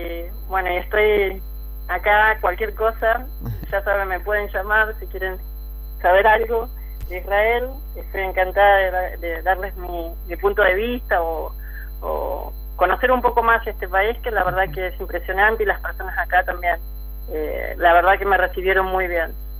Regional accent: Argentina; no es la primera vez que tuve que salir de Argentina

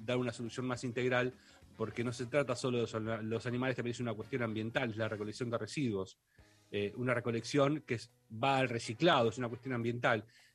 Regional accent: Bahía Blanca, Buenos Aires Province, Argentina; Pongo como ejemplo mi ciudad, Bahía Blanca. Siempre voy a mi terruño porque es un lugar que conozco bastante bien.

